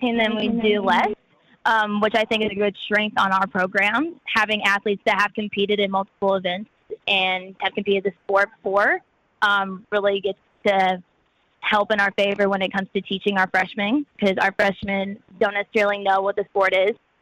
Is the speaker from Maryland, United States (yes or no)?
no; Texas, United States; now in Michigan, United States; I mean, growing up in Texas, you don't get to see much of snow, really. So I'm adjusting a lot to snow and how cold it can get up here.